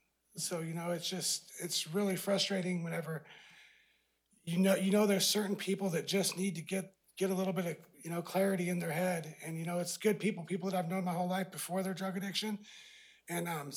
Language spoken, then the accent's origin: English; Siletz, Oregon, United States; I grew up in Siletz my whole life.